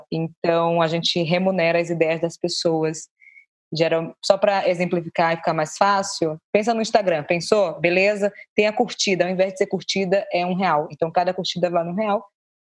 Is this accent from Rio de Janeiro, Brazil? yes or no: no; Salvador, Bahia, Brazil; Sou de Salvador, tudo é da Bahia, tudo é Salvador.